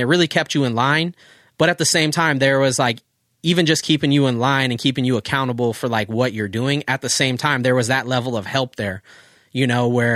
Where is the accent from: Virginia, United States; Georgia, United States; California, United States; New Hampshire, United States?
California, United States; Oceanside; just had a bunch of tight photos of even where we grew up in Oceanside and, you know, the every generation of the pier since he was a kid.